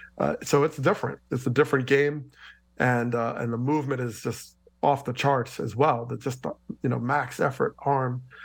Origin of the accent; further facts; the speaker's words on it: Teaneck, New Jersey, United States; I went to high school in my hometown of Teaneck, New Jersey